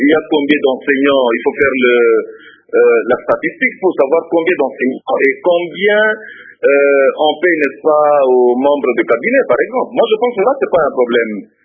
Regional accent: DR Congo; en tant que Congolais avisé

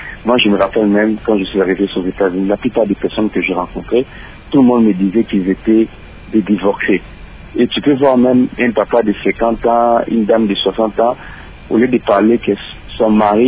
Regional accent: DR Congo; moved away; j'ai quitté la République démocratique du Congo pour des raisons de formation

